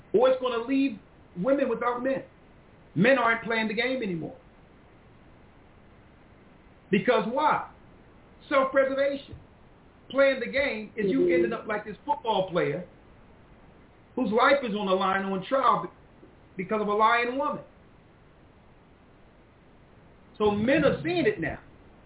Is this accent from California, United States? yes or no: no; Philadelphia, Pennsylvania, United States; I grew up in North Philadelphia, right?